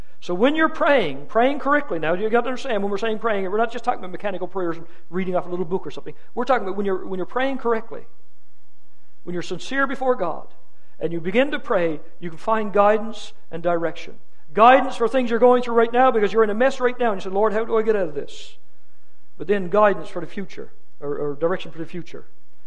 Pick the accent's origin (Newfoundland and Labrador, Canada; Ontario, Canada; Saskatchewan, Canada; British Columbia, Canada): Newfoundland and Labrador, Canada; I didn't know anything about boats, even though I'm from Newfoundland.